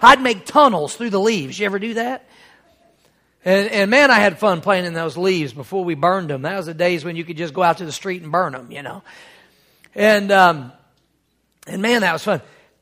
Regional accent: Missouri, United States; I remember as a boy, growing up in Missouri, we had all these trees in the backyard and they drop hickory nuts.

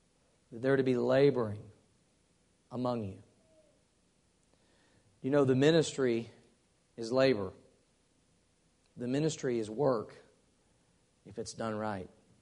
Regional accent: England, United Kingdom; I'm not Greek, I'm English, and I've got it right here.

